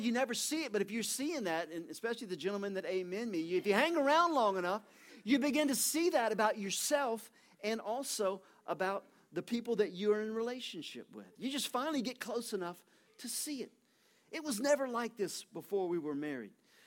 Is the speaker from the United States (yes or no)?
yes; Louisiana, United States; And so we're both from Louisiana, so we very rarely see snow.